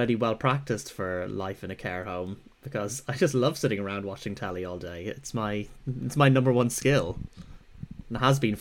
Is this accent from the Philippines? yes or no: no; Ireland; I mean, as an Irish homosexual and lapsed Catholic, I'm more intrigued by and irresistibly drawn